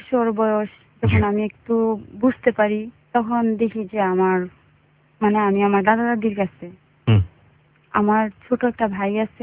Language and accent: Bangla; Narsingdi, Dhaka Division, Bangladesh; আমি এসেছি নরসিংদী থেকে